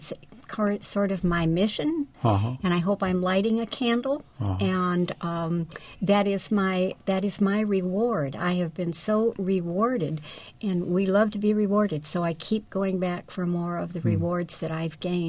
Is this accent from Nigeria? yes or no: no; Springfield, Illinois, United States; I grew up in Springfield, Illinois